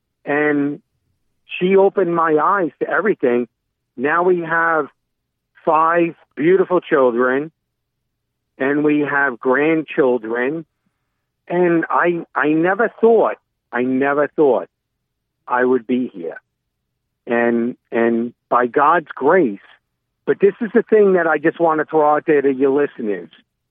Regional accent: Staten Island, New York, United States; I grew up in Staten Island. I grew up as a Democrat, okay?

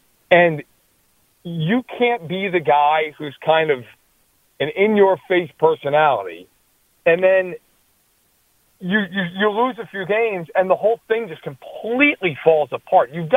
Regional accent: East Coast, United States; I'm from the East Coast.

